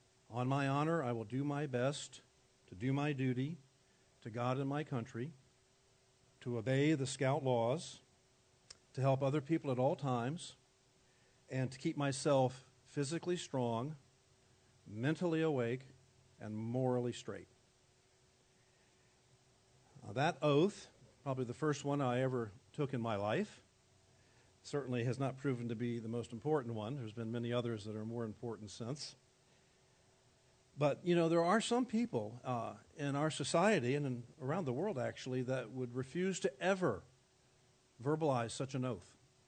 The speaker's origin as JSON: {"language": "English", "town": "South Miami", "region": "Florida", "country": "United States", "tie": "born or raised there", "said": "was 12 years old, growing up in South Miami"}